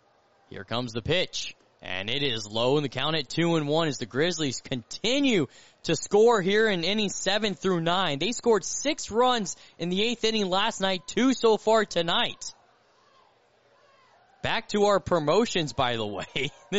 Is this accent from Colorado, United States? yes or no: yes; Colorado Springs, Colorado, United States; And I grew up right near the Air Force Academy and the Fort Carson base in Colorado Springs, Colorado.